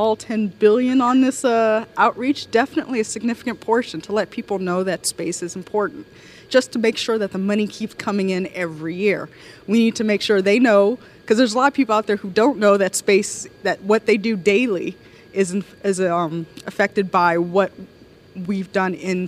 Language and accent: English; Compton, California, United States; I'm also from Compton